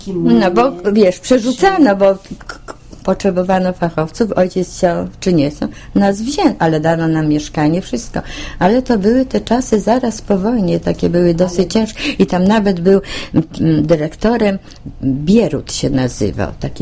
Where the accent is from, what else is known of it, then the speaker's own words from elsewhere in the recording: Wągrowiec, Greater Poland Voivodeship, Poland; now in Kraków, Poland; No nas Niemcy przywieźli, bo tak ja z Wągrowca, to do Krakowa to inne